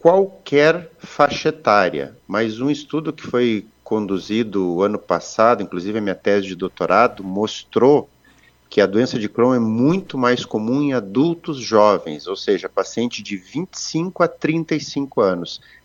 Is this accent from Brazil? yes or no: yes; Joaçaba, Santa Catarina, Brazil; Eu sou de Joaçaba